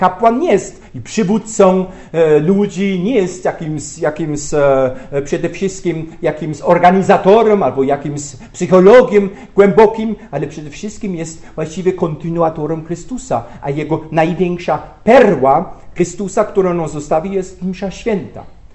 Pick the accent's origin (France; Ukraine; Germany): Germany; southern Germany; Polish is a second language; jestem ze wsi, w południowej części Niemiec